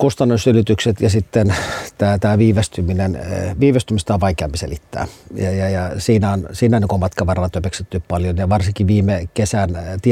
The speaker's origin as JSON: {"language": "Finnish", "town": "Helsinki", "region": "Uusimaa", "country": "Finland", "said": "Ja Suutarilan viereinen kaupunginosa on Puistoloa, mistä minä olen kotoisin"}